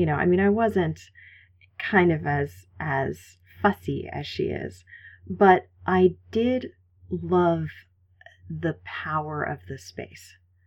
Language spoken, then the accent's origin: English; Boston, Massachusetts, United States; And I grew up in Boston, and my mom's an artist, and she used to take me.